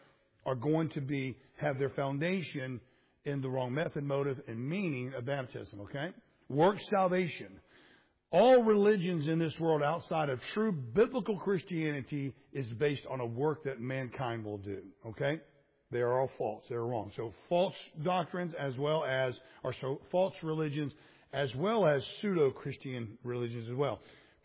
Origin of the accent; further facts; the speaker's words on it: Florida, United States; and I grew up in Florida, the alligators